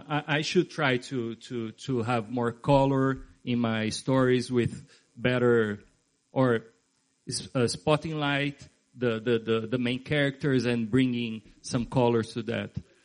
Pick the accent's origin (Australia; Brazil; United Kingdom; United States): Brazil; English is a second language; So even though I was reporting in Brazil, my home country, I didn't know that place, you know.